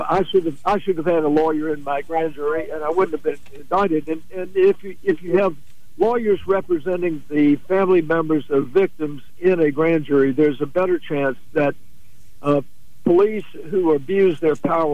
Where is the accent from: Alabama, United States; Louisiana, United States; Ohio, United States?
Alabama, United States; Mobile; I tell about my life, how I grew up in Mobile, and how I became the person that I am